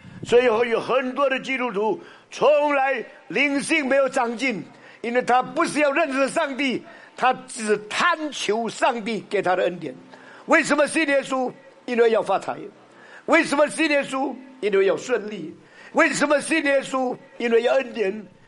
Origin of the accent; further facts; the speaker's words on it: Indonesia; also born or lived in Southern China; 因为我在中国南方生长，我们在这个印尼长大，是炎热的这一个热带赤道的这个气候，所以没有看过雪。